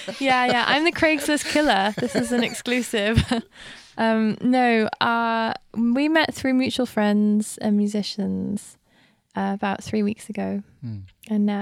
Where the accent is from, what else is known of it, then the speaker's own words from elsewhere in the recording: England, United Kingdom; also born or lived in Hong Kong; Yeah, I'm from England, but I was born in Hong Kong.